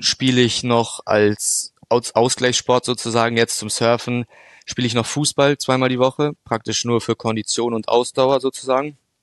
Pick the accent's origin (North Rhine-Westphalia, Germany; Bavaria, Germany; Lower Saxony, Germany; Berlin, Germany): Bavaria, Germany; Munich; ich bin 18 Jahre alt, ich komme aus München, gebürtig auch Münchner